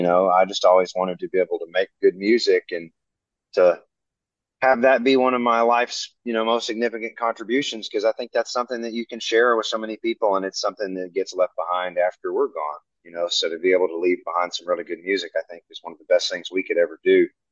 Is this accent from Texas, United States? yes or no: no; Tennessee, United States; now in Nashville, United States; I'm from East Tennessee, and I've been here about 7 years.